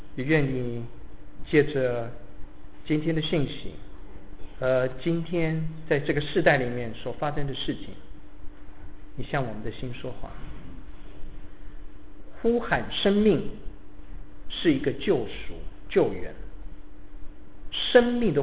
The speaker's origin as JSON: {"language": "Chinese", "country": "Taiwan", "tie": "born there", "said": "我是从台湾出生，可老家在中国。我在台湾的时候，人家说你是外省人，我到了中国，你知道我常到中国去，我到中国人家就跟我讲你是哪里人，台湾人，我就不知道我是哪里人了。"}